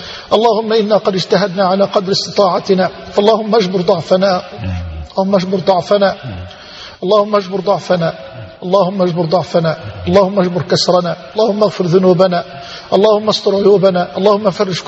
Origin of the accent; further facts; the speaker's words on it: Egypt; اللهم اجعل بلدنا مصر واحة للأمن والأمان